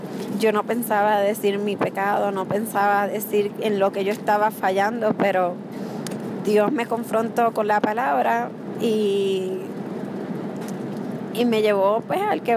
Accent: Puerto Rico; Vengo de Puerto Rico.

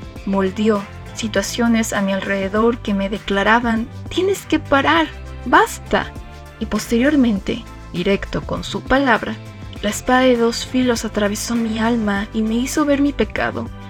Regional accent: Mexico; tengo 15 años y soy de México.

